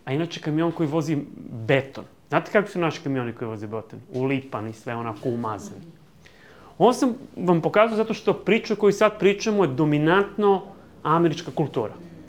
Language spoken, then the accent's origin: Serbian; Niš, Nišava District, Serbia; born there; Ja sam rođen u Nišu, završio sam gimnaziju Svetozar Marković